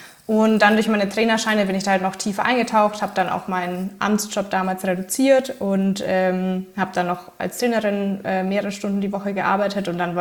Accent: Mittenwald, Bavaria, Germany; Also ich wohne schön tief in Bayern. Hatten es gerade schon kurz vor der Aufnahme. Ich komme aus Mittenwald, heißt richtig in den Bergen. Bin 30

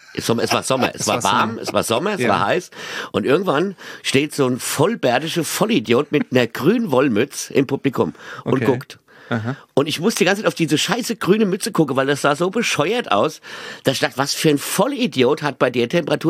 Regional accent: Mainz, Rhineland-Palatinate, Germany; Erstmal bin ich Mainzer, obwohl ich nicht mehr in Mainz wohne, sondern in Boden. Und das ist dann wieder Reu-Hesse, das ist dann direkt am Rhein.

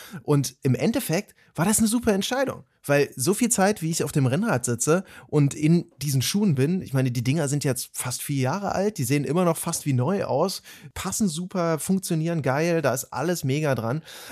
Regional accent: Saxony-Anhalt, Germany; ich komme aus Sachsen-Anhalt

